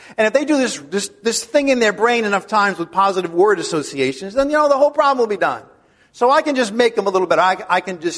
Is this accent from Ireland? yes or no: yes; Ireland; I'm Irish, so I got a lot of big guilt complex.